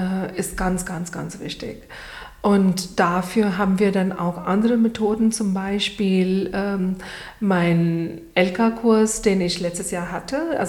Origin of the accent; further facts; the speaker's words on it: India; German is a second language; Ich komme aus Indien und wir haben auch also in der Schule, Uni, Englisch als unsere erste Sprache.